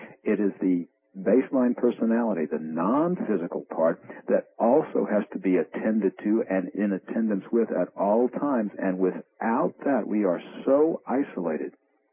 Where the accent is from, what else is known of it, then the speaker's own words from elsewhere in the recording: United States; I don't forget taxes. I'm an American.